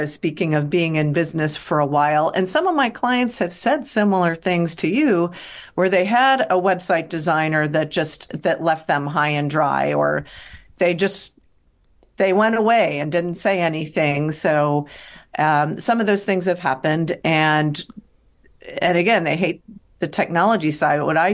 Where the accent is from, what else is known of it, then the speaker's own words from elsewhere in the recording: Cincinnati, Ohio, United States; moved away as an adult; also born or lived in California; now in Santa Monica, United States; From JAG Media. I am from Cincinnati, Ohio, originally, spent half my life there, the other half in California. I'm in Santa Monica.